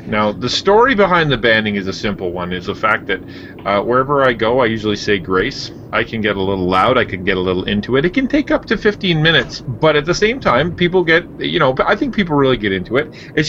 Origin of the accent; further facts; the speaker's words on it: Alberta, Canada; now in Ottawa, Canada; I'm from Alberta, but I've been living in Ottawa for almost 10 years now.